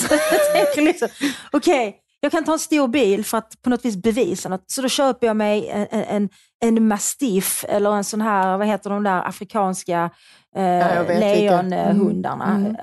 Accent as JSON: {"language": "Swedish", "region": "Skåne", "country": "Sweden", "accent": "Scanian", "said": "Jag pratar skånska."}